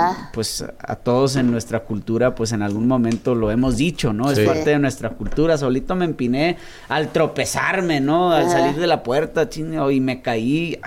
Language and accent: Spanish; Mission, Texas, United States; also born or lived in Washington; Yo nací en el estado de Washington, pero toda mi vida me crié ahí en el Valle de Texas, ¿no? Ah, en Mission, McAllen, uh-huh. Por esa okay. zona.